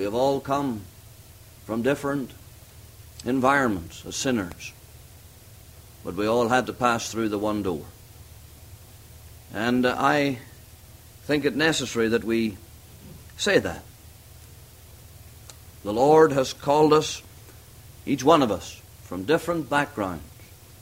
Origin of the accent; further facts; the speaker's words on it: Northern Ireland, United Kingdom; Now, I was brought up in Northern Ireland